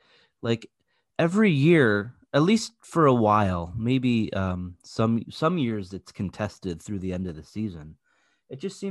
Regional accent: United States; As an American, I want a playoff.

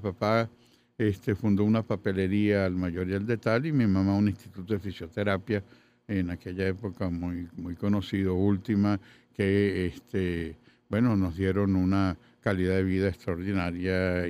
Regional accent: Palestine; now in Venezuela; Llegamos sí, por el puerto de La Guaira. De Palestina, ya en aquel momento se había creado el Estado de Israel en el año 48.

